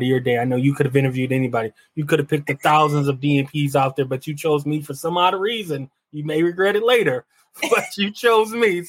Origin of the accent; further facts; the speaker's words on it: Detroit, Michigan, United States; Well, you know, I am from Detroit. I spent 30 years in Detroit, born and raised.